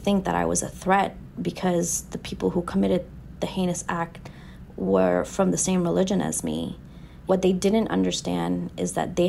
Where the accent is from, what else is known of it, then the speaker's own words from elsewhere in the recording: New York City, New York, United States; now in Sterling, United States; I live in Sterling, Virginia. I grew up in New York City.